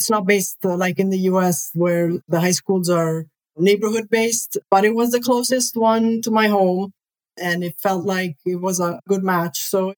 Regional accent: Rome, Lazio, Italy; Well, I originally was born and raised in Rome, Italy.

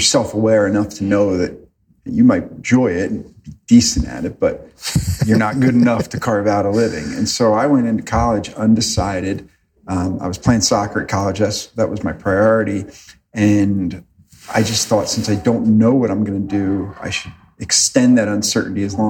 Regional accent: New Jersey, United States; Grew up in New Jersey. I actually went to college about a mile from my home at the College of New Jersey. So, but you know, 22 years old, I really never ventured out of central New Jersey.

